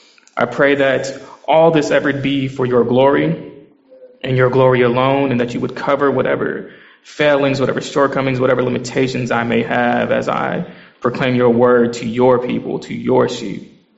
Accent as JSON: {"language": "English", "town": "Detroit", "region": "Michigan", "country": "United States", "said": "I'm from Detroit, Michigan, at a church called Cornerstone Church Detroit"}